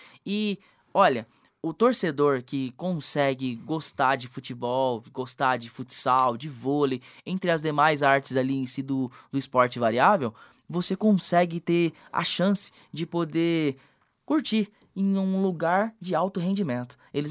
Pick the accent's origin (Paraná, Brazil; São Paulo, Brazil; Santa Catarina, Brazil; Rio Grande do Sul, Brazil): Paraná, Brazil; Londrina; Eu, que sou daqui de Londrina, sou lá da Zona Norte